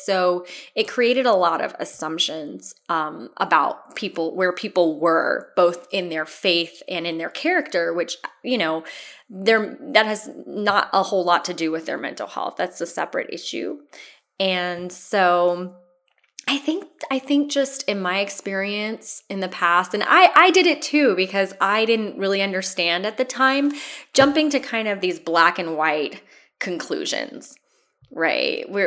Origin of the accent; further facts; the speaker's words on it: Los Angeles, California, United States; I'm a West Coast girl. I was born and raised in Los Angeles, Los Angeles native